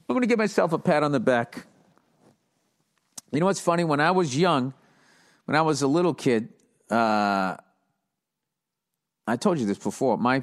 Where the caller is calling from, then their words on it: Paris, Île-de-France, France; I'm 43 years old. I'm writing you from Paris.